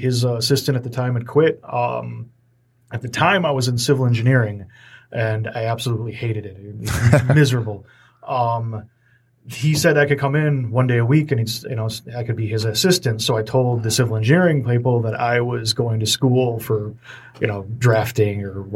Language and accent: English; Harper Woods, Michigan, United States; now in Ferndale, United States; I grew up in Harper Woods. I grew up in Harper Woods. I lived in Grosse Pointe Park for a long time.